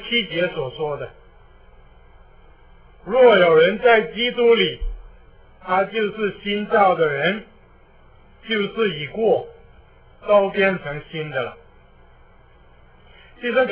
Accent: China; 我们中国人可以得救，非洲人不可以得救。

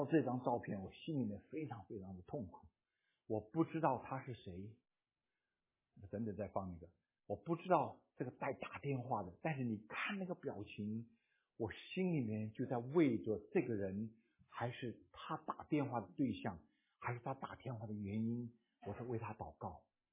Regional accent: Keelung, Taiwan; 我们从小我们住了一个住在基隆哈，所以我是生在基隆鸡的笼子里面啊

